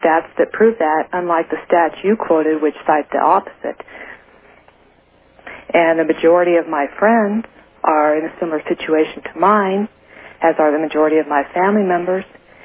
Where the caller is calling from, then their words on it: Loveland, Colorado, United States; Loveland, Colorado.